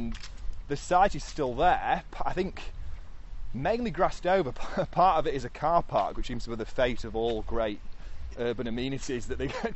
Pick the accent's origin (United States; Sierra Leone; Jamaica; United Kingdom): United Kingdom; Leeds, Yorkshire and the Humber; I grew up in North Leeds. So I guess like in my immediate area of Leeds, it was pretty suburban